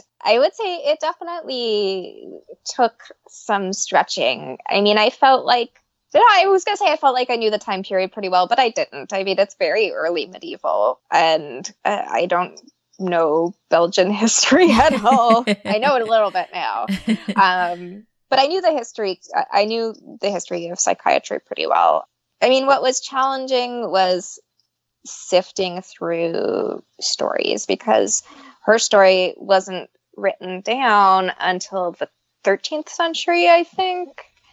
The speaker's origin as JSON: {"language": "English", "country": "Canada", "said": "because I'm French Canadian"}